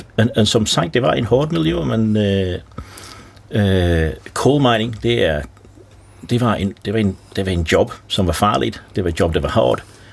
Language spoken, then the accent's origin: Danish; Rawmarsh, Yorkshire and the Humber, United Kingdom; Det var to kulminer og en stålarbejde i Romarsh, hvor jeg er vokset op, som er lidt uden for Rotherham.